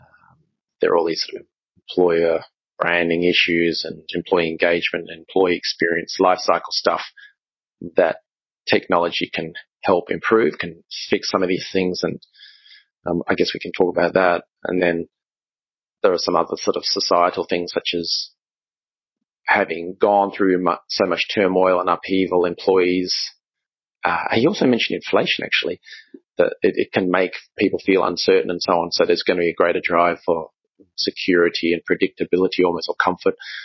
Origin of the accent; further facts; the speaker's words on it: Australia; So I'm an Aussie, right?